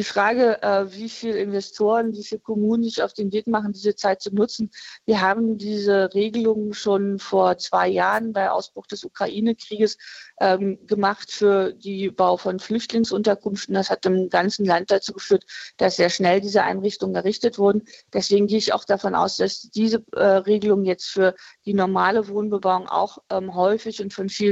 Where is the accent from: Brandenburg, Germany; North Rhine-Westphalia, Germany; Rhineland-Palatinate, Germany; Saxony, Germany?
Brandenburg, Germany; Aber mir als Brandenburgerin ist auch ganz wichtig